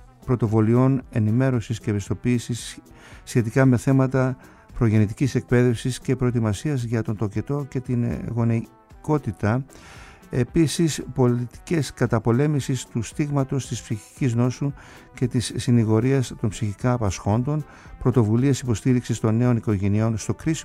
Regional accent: Kasos, South Aegean, Greece; γιατί δεν θέλω το νησί μου να μείνει παραπονεμένο και καπετά κασιώτη, λέω εγώ

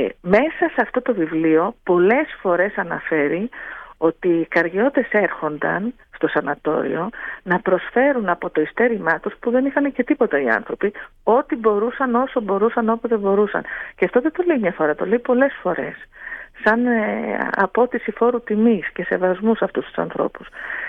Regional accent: Athens, Attica, Greece; now in Ikaria, Greece; ως ανθρώπου που ήρθα από έναν άλλο τόπο, από την Αθήνα

